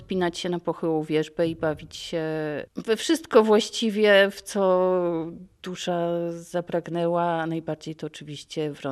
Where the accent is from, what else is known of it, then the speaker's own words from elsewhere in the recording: Subcarpathian Voivodeship, Poland; pochodzę z Zielonego Podkarpacia, gdzie zupełnie tam nie było rozrywek.